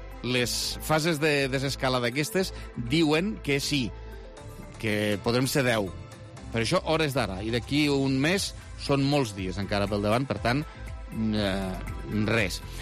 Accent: Lleida, Catalonia, Spain; com a lleidatans

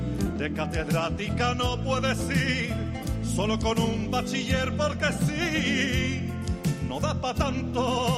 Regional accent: Spain; ¡Porque soy español!

